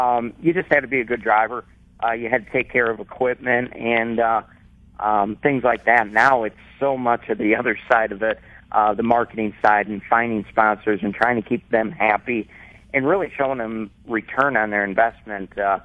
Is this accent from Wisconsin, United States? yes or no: yes; Wisconsin, United States; It's kind of funny. I grew up in Wisconsin, and we didn't know what NASCAR was.